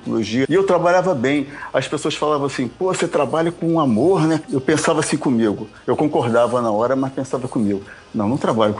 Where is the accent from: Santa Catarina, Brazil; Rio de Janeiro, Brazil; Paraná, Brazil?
Rio de Janeiro, Brazil; Sou do Rio de Janeiro